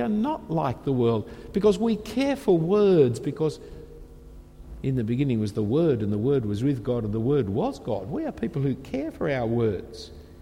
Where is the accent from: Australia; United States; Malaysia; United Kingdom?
Australia; hey, I'm an Australian, this is the side we drive on.